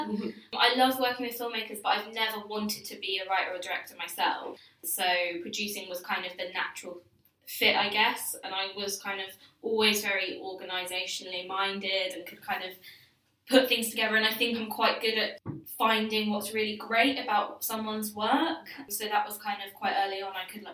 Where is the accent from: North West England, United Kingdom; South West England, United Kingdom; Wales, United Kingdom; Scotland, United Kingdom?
South West England, United Kingdom; Bournemouth; I'm from Bournemouth and tried to go to Bournemouth Uni, but they didn't want me.